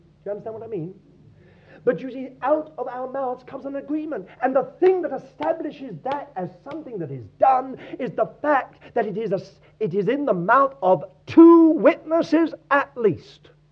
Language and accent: English; United Kingdom; We don't want to be inhibited just because we're British.